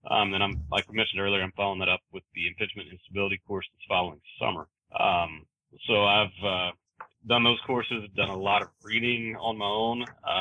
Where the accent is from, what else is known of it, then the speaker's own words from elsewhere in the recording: Texas, United States; I'm originally from Northeast Texas.